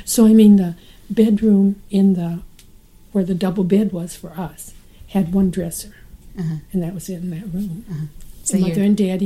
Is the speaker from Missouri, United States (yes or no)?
no; Iowa, United States; I grew up in Iowa. There were 30 in our high school.